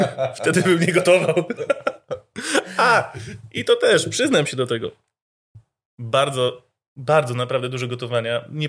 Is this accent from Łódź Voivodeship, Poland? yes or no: yes; Łódź Voivodeship, Poland; ja też jestem z Łodzi. To jest... Jakby kocham, znaczy jestem spod Łodzi, ale mieszkam obecnie w Łodzi, kocham to miasto